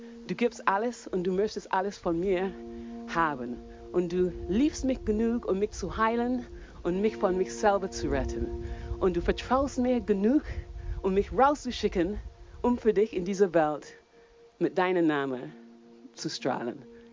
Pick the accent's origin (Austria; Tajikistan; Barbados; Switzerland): Barbados; now in Germany; ich bin jetzt hier in Bobbengrün. Ich bin auf Barbados aufgewachsen. Das ist eine kleine Insel in der Karibik. Und diese Insel wohnen weniger als die Hälfte von den Leuten von Nürnberg. So sehr klein.